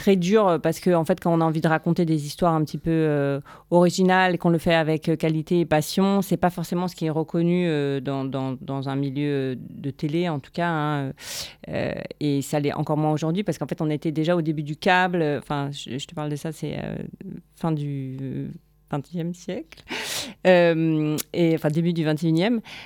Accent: Paris, Île-de-France, France; Donc, je suis parisienne d'origine

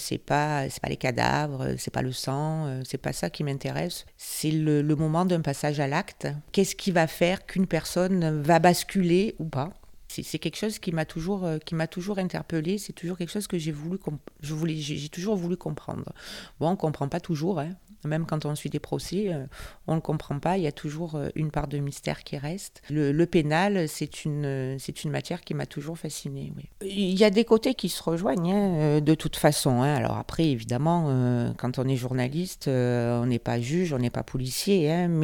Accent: Marseille, Provence-Alpes-Côte d'Azur, France; Je suis née à Marseille, j'ai 52 ans, j'ai grandi dans les quartiers nord, à Saint-Antoine, avant de déménager dans la banlieue nord de Marseille.

